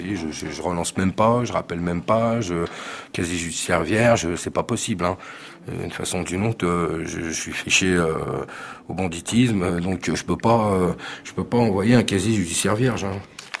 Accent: France; moi j'ai une carte d'identité française, je suis français.

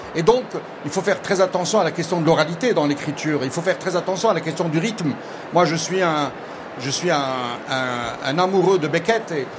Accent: Morocco; Pour moi, la question dans nos sociétés, chez nous au Maroc, c'est comment créer un désir de liberté.

